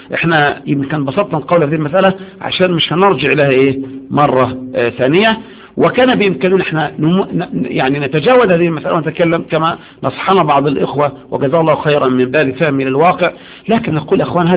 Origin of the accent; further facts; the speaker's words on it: Egypt; فضل على الواقع عندنا في مصر